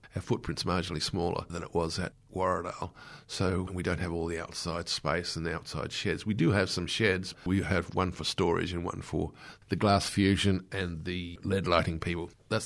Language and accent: English; Alawoona, South Australia, Australia; also born or lived in Taylor Bend; Just happened to live there years ago in my youth. I was born in Taylor Bend, but my parents were in the railways, and it was a railway town, Alawoona.